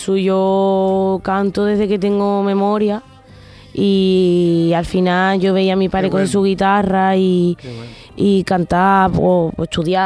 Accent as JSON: {"language": "Spanish", "town": "Seville", "region": "Andalusia", "country": "Spain", "tie": "born or raised there", "also_born_or_lived": "Jerez", "said": "yo nací allí. Yo me crié en Sevilla, pero yo nací en Jerez."}